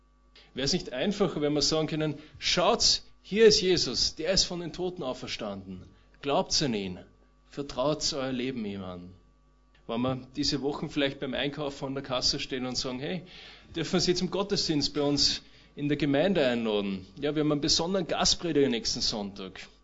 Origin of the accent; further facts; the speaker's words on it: Traun, Upper Austria, Austria; ich bin aus Traun und bin jetzt dort seit einem knappen Jahr Co-Pastor in der Gemeinde.